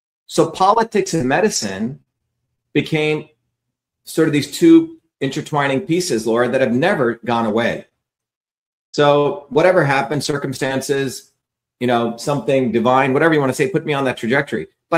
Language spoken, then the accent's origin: English; India; I grew up in India, which has a fucking caste system where based on where you're born, your life is dictated.